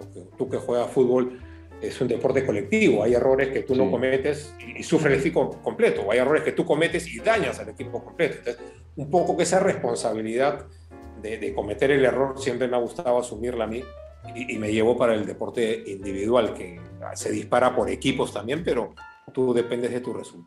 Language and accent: Spanish; Peru; vengo de Perú, estoy en tal ciudad y me voy a quedar 3 meses en invierno